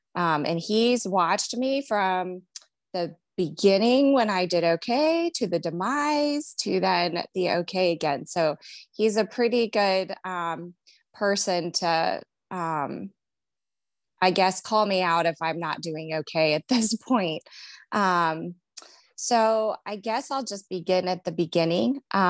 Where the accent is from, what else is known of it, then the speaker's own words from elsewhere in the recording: Cleveland, Ohio, United States; now in Cincinnati, United States; So I'm from Cleveland, Ohio, but I settled here in Cincinnati, Ohio, where I'm married.